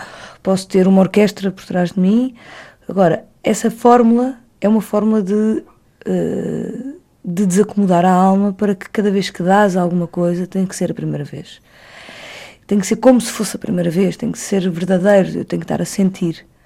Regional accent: Lisbon, Portugal; Depois fomos para Alfama, o lugar onde eu cresci

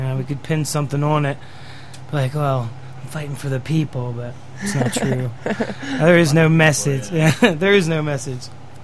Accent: Headsville, West Virginia, United States; twang. I am a purebred hillbilly. I am from the Potomac Highlands of the Allegheny Mountain Range in West Virginia, Mineral County, Kaiser, West Virginia. Well, actually, I'm from Headsville, but yeah, Kaiser.

